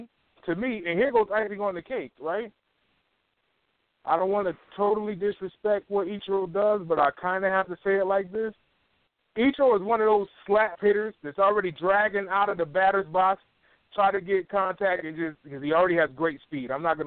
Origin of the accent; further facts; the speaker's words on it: Stamford, Connecticut, United States; Let me just use Bobby Valentine because I'm from Stamford, Connecticut.